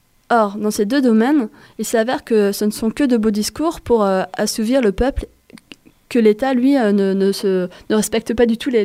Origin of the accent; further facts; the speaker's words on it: France; comme chez nous en France